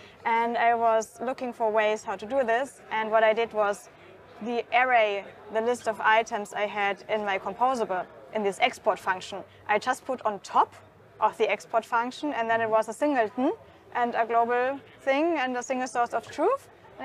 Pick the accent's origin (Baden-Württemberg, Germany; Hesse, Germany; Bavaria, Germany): Bavaria, Germany; Munich; English is a second language; Hi, I'm from Munich.